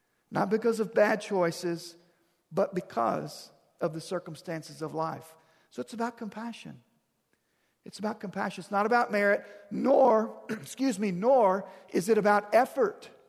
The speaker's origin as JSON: {"language": "English", "region": "Louisiana", "country": "United States", "tie": "born or raised there", "said": "we grew up in Louisiana"}